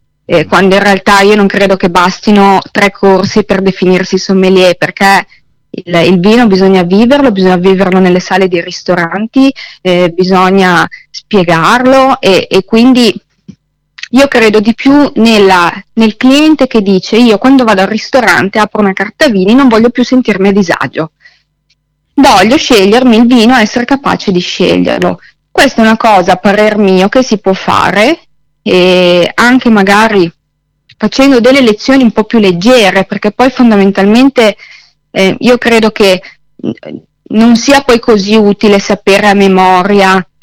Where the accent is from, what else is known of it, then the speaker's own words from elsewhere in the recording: Piedmont, Italy; io sono piemontese